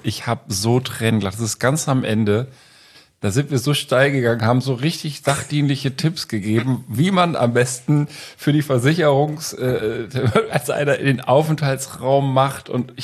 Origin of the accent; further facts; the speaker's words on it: Berlin, Germany; born there; ein kleines Mitbringsel aus meiner Geburtsstadt Berlin zeigen und geben